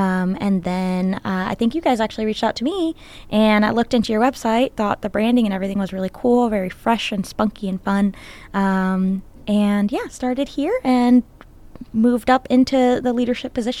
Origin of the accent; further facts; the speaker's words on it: Miami, Florida, United States; I grew up in Miami, Florida.